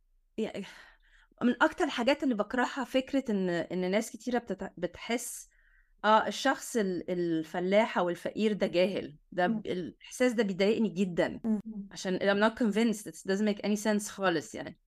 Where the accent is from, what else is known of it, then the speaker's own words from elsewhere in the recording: Egypt; moved away as an adult; now in United States; بس امي سابت ايطاليا فوق 50 سنة وجات مصر. فانا ولدت في مصر وعشت في مصر طول حياتي. كنت بروح اشوف ازور ايطاليا كل صيف، اشوف جدتي وخالاتي وكده. بس عشتي كلها كانت في مصر، وبعدين من 6 سنين جيت اعمل PhD هنا في امريكا.